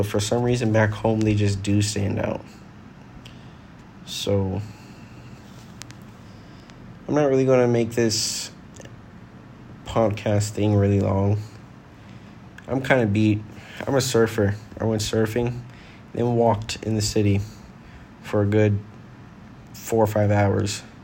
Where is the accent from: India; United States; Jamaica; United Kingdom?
Jamaica; And me growing up in Jamaica, it just brought back some feelings.